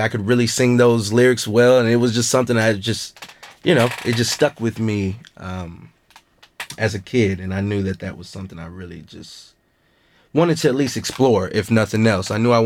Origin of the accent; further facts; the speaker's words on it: Austin, Texas, United States; also born or lived in Round Rock; I was born in Brackenridge, so I've been in the Austin area my whole life.